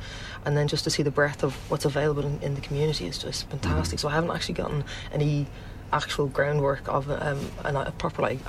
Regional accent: Dublin, Leinster, Ireland; also born or lived in Manchester, United Kingdom; Well, I'm from Dublin originally. I've lived here all my life, pretty much. I went to uni over in Manchester, but I've been back a few years now.

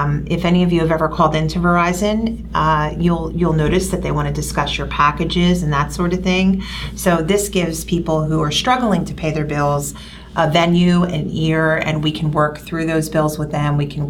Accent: New Jersey, United States; born there; I live right here in Mercer County. I was born in Mercer County

